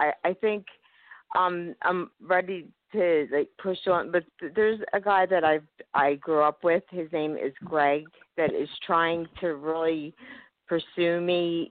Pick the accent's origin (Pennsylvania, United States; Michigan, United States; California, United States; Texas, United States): Pennsylvania, United States; Philadelphia; I'm from Philadelphia.